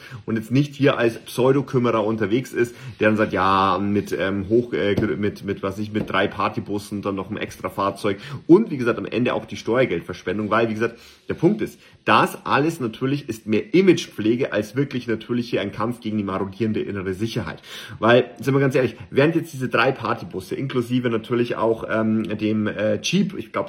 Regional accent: Bavaria, Germany; ich bin selber aus Bayern, wir haben ja auch natürlich einige Flüsse und auch einige Seen

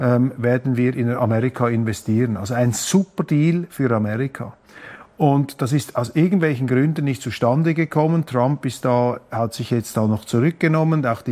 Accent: Switzerland; wir auch bei uns in der Schweiz.

